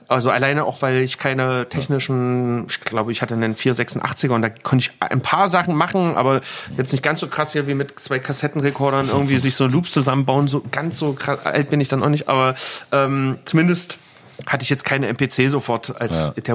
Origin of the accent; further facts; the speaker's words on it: Leipzig, Saxony, Germany; ich bin eigentlich aus so ein richtiges ostdeutsches Plattenbaukind. Ich bin in Grünau in Leipzig aufgewachsen. Das ist so ein Plattenbaugebiet, so vergleichbar mit Berlin-Marzahn, auch fast so groß.